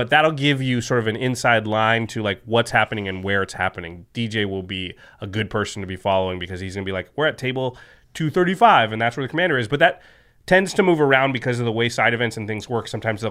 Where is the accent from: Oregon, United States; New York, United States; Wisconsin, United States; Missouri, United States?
Oregon, United States; Portland; Well, next time, especially since I'm from Portland, but I was just there.